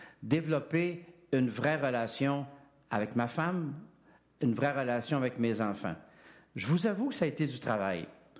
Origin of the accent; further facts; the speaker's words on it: Quebec, Canada; on n'était pas riche chez nous, je viens du Lac-Saint-Jean.